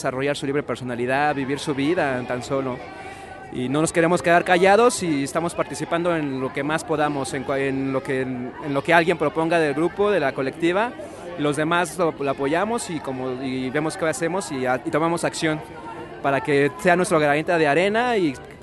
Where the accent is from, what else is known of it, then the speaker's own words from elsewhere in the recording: Mexico City, Mexico; vengo de aquí de la Ciudad de México